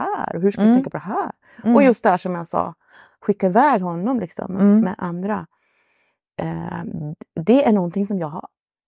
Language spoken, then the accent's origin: Swedish; Luleå, Norrbotten County, Sweden; jag är från Luleå i Norrbotten.